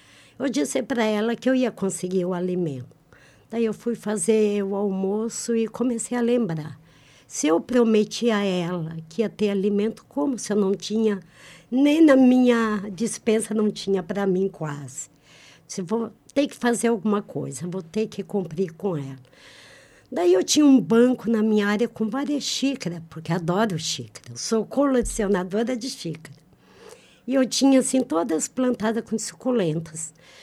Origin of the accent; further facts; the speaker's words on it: Turvo, Brazil; né, conhecida. Desde que nasci, assim, moro no Turvo há 30 anos